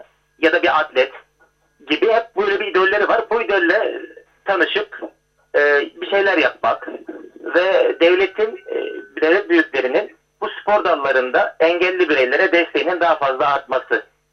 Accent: Mersin, Turkey; Ben Mersinliyim aslında. Soroslar'da yaşadık. Soroslar'da geçti küçüklüğümüz. Hani buradan geliyor aslında, bir yörüklük var.

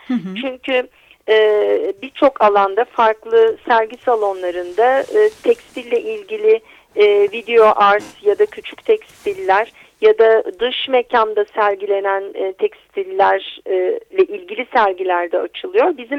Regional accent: İzmir, Turkey; Ben İzmir'de doğup büyüdüm ve hala İzmir'de yaşıyorum.

